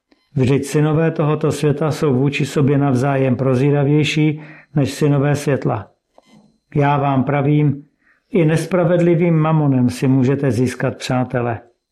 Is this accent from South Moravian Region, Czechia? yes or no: no; Havířov, Moravian-Silesian Region, Czechia; Vyrůstal jsem v Havířově v křesťanské rodině